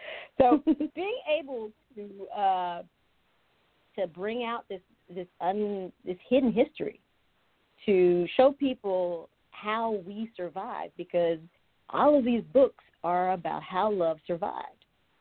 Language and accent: English; United States; I'm American, but, you know, it's just, once again, they stop at 1888.